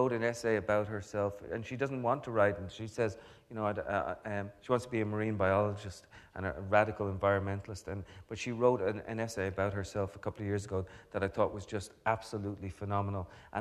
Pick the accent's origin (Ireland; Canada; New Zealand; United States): Ireland; the whole thing about being Irish is that, yes, we do have all that music going on